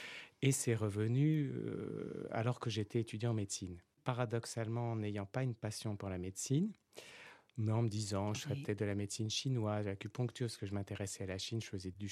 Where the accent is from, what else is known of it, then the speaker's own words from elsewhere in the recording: Paris, Île-de-France, France; du point de vue géographique, je viens de Paris, d'une famille aisée